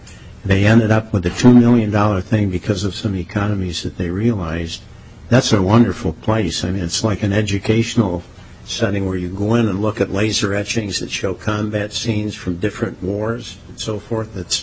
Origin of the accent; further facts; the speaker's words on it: New York, United States; but I grew up in an area of upstate New York. I used to tell people I was from New York, and they used to look at me like, who is this guy? And it was rural, dairy farming, and so forth.